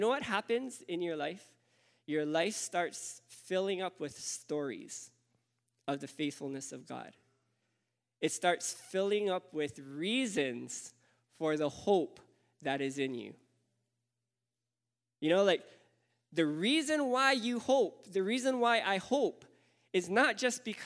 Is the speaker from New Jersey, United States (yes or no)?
no; Hawaii, United States; I was like, oh, you know, I'm here from Hawaii, and I'm doing, you know, a mission for the summer.